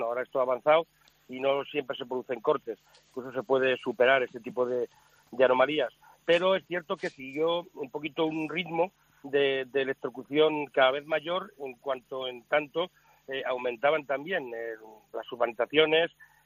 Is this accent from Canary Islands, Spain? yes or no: no; Madrid, Community of Madrid, Spain; Los españoles en Madrid somos ante todo españoles y luego madrileños.